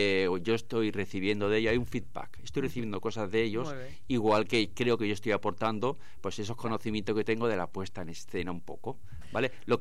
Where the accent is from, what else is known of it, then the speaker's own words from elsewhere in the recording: Cádiz, Andalusia, Spain; yo soy de Cádiz y yo cuando me jubile